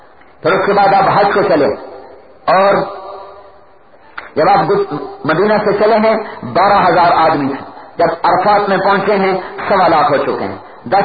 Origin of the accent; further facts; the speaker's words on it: Punjab, Pakistan; میرا ضلع ملتان ہے, اب خانے وال بن گیا